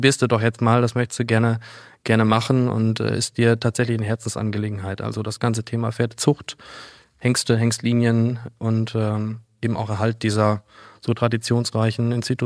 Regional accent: Telgte, North Rhine-Westphalia, Germany; Also ganz ursprünglich komme ich gebürtig hier aus der Ecke, bin also gebürtiger Westfale und bin in Münster geboren und in Telgte auf dem elterlichen Betrieb, landwirtschaftlichen Betrieb, aufgewachsen, also Ackerbau, Viehzucht und das Leben in der Natur

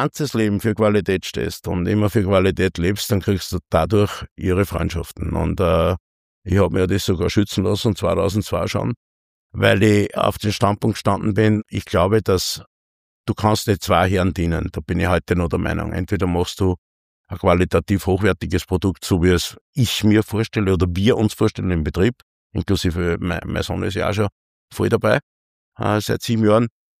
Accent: Axberg, Upper Austria, Austria; also born or lived in Linz; In Linz geboren, aufgewachsen in Axberg, ja.

